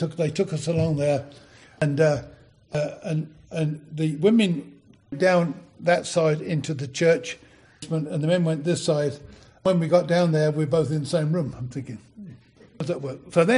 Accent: England, United Kingdom; We're British. We don't do stuff like that. I remember the exact place I was driving along back in England decades ago.

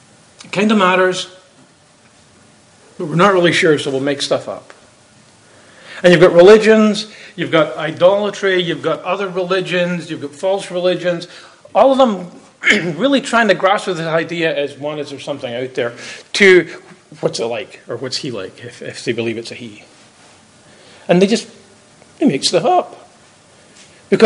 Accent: Scotland, United Kingdom; born there; I'm hearing a whisper, Scotland. You're right. Nobody knows the town.

